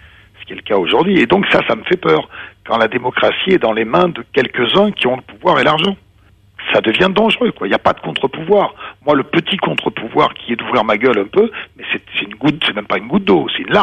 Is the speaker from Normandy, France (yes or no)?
no; Juillac, Nouvelle-Aquitaine, France; quand j'étais tout petit, j'étais à Juillac, dans mon patelin, c'est pas très loin de chez vous.